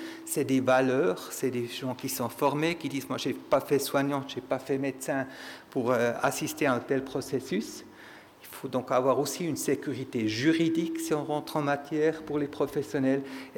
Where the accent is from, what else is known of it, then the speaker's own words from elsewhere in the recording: Switzerland; Désolé, moi, je suis Suisse-Allemand, mais j'ai quand même une grand-mère neuchâteloise.